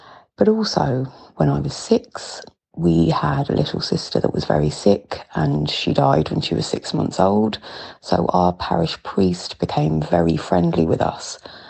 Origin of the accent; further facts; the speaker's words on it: London, United Kingdom; accent: London; now in Ireland; And I think now, having moved back to Ireland with my big London accent, lots of Irish people have teachers that were nuns or priests